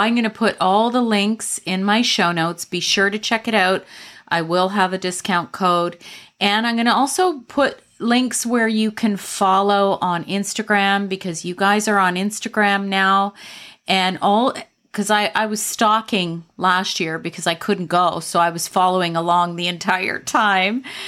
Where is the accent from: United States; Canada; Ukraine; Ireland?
Canada; even though I'm Canadian, and I love